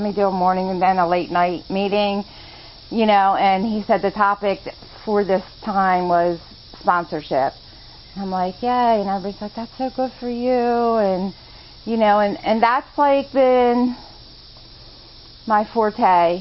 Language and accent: English; Baltimore, Maryland, United States; now in Pennsylvania, United States; I didn't get clean up here in Pennsylvania. I'm from Baltimore, Maryland. That's where I got clean at. I moved up here 5 years ago.